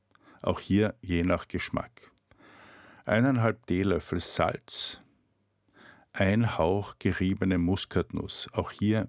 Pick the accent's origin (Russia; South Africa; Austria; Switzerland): Austria; Styria; Ich bevorzuge im Sommer eher Weißwein, einen aus meiner Heimat, aus der Steiermark.